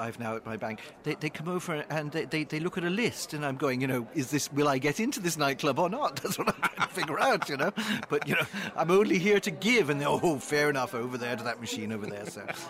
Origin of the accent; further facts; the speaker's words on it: England, United Kingdom; I grew up in England and I went to school in England